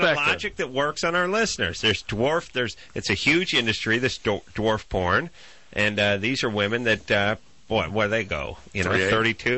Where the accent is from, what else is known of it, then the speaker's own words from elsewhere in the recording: Los Angeles, California, United States; I grew up a Rams fan. I grew up in Los Angeles, and they moved.